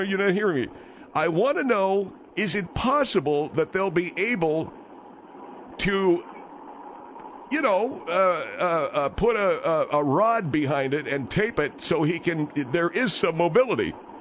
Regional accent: Beverly Hills, California, United States; I was a young man. I was growing up in the Beverly Hills area, and I was a member of the Beverly Hills football team

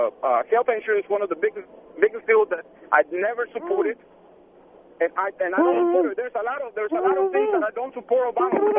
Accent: Mexico; I am from Mexico. As a matter of fact, I'm from Mexico. I'm proud to say that I'm an American citizen.

